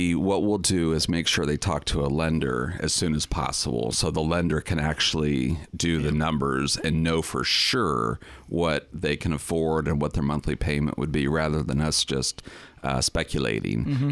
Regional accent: Newark, United States; I'm always kind of biased because I grew up in Newark and, you know, went to Newark City Schools graduate.

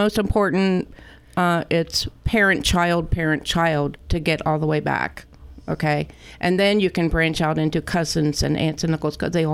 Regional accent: Newark, Ohio, United States; Well, I moved back to Newark. Newark was my hometown. I was living over in the Worthington area, and I came back

